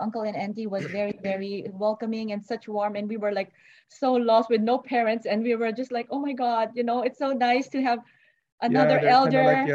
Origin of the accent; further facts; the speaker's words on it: Philippines; We came from the Philippines, but we're Chinese people living in the Philippines